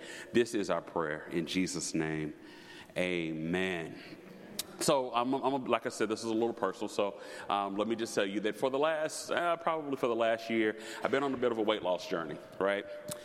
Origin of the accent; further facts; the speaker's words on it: the South, United States; But I told you I'm from the South, so I don't like just drive-through food.